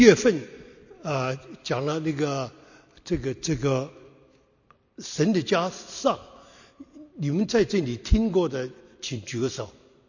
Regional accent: China; now in United States; 我自己离开中国60多年了，主啊，我们虽然是美国的公民，但是我们身体上流的血液换成我们中国人的血液

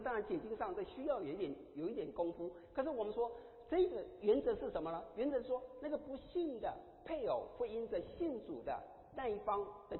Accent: China; 那我们中国人很聪明，常想出这些话

